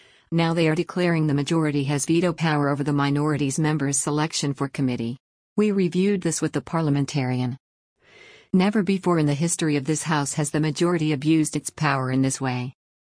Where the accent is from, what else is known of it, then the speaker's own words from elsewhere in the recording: United States; As a Republican, as a conservative, as an American, I condemn those views unequivocally.